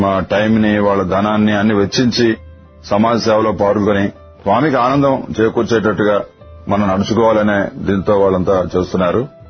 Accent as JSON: {"language": "Telugu", "region": "Andhra Pradesh", "country": "India", "said": "మాది శ్రీకాకుళం జిల్లా."}